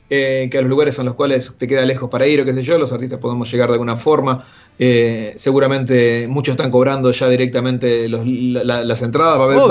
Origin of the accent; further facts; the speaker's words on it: Buenos Aires, Argentina; born there; also born or lived in Bahía Blanca; Acá en Buenos Aires.